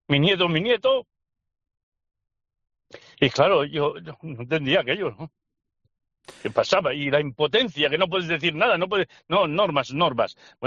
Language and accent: Spanish; Girona, Catalonia, Spain; que nosotros somos de Gerona, sí. Y eso... o de Girona, como queréis decirle.